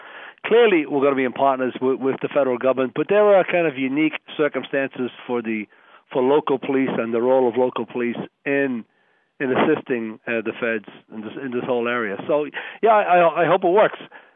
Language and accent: English; Northeast, United States; I came down here from the Northeast, and I had never really been to Miami before.